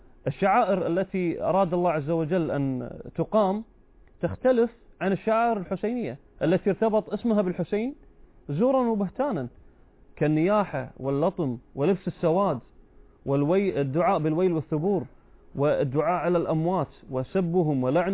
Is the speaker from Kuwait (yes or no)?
yes; Kuwait; عندنا في الكويت